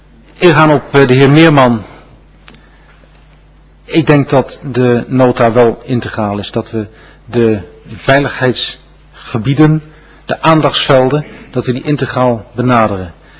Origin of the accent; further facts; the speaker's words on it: Ede, Gelderland, Netherlands; Ik kom uit Ede